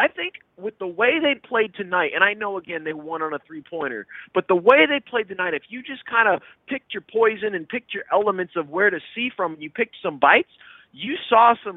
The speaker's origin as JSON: {"language": "English", "town": "San Antonio", "region": "Texas", "country": "United States", "tie": "born there", "said": "I was born in San Antonio. My dad put the Spurs hat on my head"}